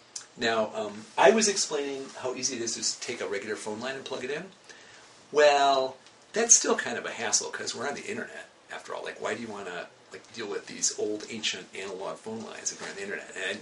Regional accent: Wisconsin, United States; I grew up in Wisconsin, but my parents lived in Michigan

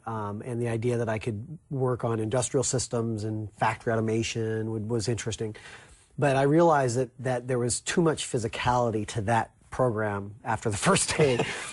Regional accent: Vail, Colorado, United States; growing up in Vail was a little bit like growing up at Disneyland.

